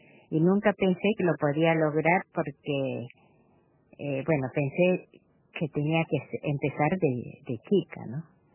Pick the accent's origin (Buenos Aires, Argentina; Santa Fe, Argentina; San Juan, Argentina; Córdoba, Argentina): Buenos Aires, Argentina; born there; Yo nací en Buenos Aires